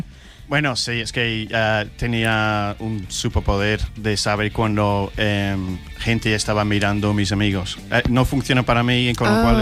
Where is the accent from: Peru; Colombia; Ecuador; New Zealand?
New Zealand; Spanish is a second language; Yo soy de Nueva Zelanda.